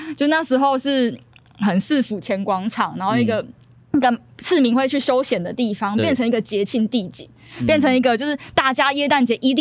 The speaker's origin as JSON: {"language": "Chinese", "region": "Kaohsiung", "country": "Taiwan", "said": "因为我是高雄人，然后我爸妈就有带我上来"}